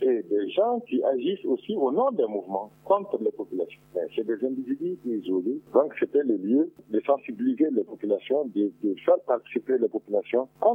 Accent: Mali; Chez nous, au Mali et dans toutes les communautés humaines

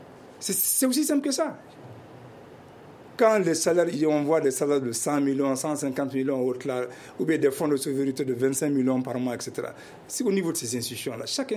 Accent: Kita, Kayes, Mali; Moi, je suis de Kita. Je suis de Kita. De Kita jusqu'à Bamako, il n'y a aucun hôpital.

